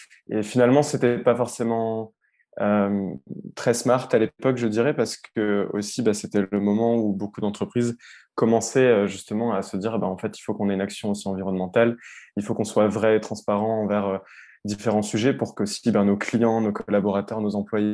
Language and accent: French; Strasbourg, Grand Est, France; born there; Je suis né à Strasbourg.